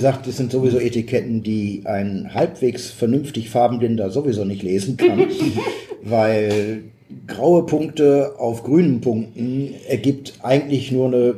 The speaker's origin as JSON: {"language": "German", "region": "Lower Saxony", "country": "Germany", "said": "Das kann ich als Ostfriese nicht bestätigen."}